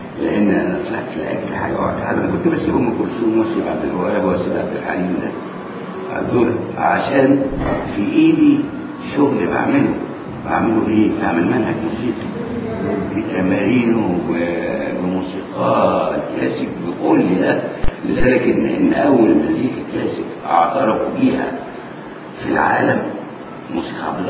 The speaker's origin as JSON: {"language": "Arabic", "town": "Damietta", "region": "Damietta Governorate", "country": "Egypt", "tie": "born there", "said": "انا اتولدت في دمياط انا من مواليد دمياط"}